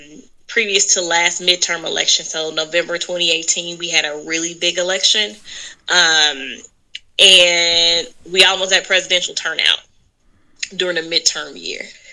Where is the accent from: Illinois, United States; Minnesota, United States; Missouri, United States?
Missouri, United States; St. Louis; now in Texas, United States; I'm not a native Texan myself. I'm from St. Louis originally, so I've been here 12 years.